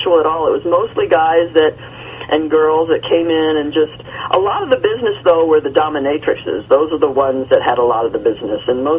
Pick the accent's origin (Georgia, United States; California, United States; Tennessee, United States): Tennessee, United States; Germantown; I mean, you have to understand, I grew up in Germantown, Tennessee, and all my life I've wanted to go to New York.